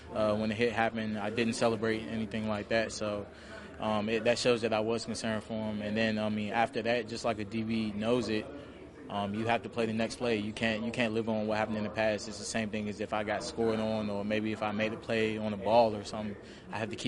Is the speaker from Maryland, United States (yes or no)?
yes; Maryland, United States; I mean, Rod's from the same area. We're both from Prince George's County, Maryland.